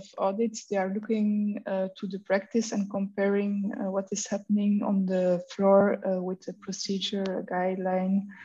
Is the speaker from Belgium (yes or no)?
yes; Belgium; I'm from Belgium.